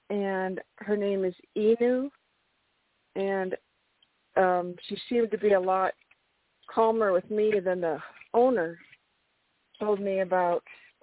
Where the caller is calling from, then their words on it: New Mexico, United States; from New Mexico.